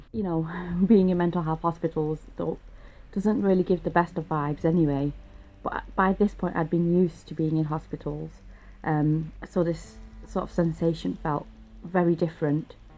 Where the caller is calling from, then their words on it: Manchester, North West England, United Kingdom; I'm calling from Manchester in the UK.